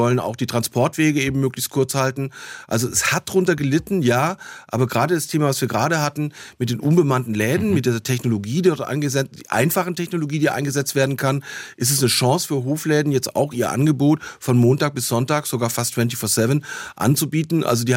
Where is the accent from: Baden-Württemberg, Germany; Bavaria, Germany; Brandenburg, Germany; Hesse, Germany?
Baden-Württemberg, Germany; Stuttgart; born there; Ich bin in Stuttgart geboren, man hört es mir nicht mehr an. Ich habe keinen Dialekt mehr, aber bin schon auch sozialisiert.